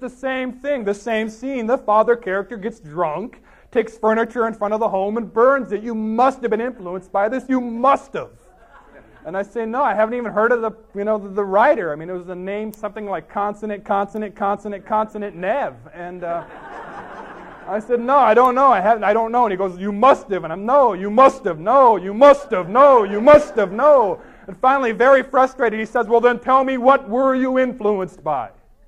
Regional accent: Washington, United States; I grew up in Eastern Washington on the big Columbia Plateau. That doesn't shake. And, you know, my family's lived there for thousands of years.

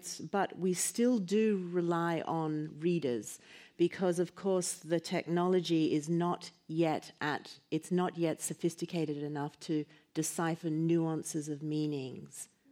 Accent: Brisbane, Queensland, Australia; And Mr. Collier lived in Brisbane, which happened to be my hometown

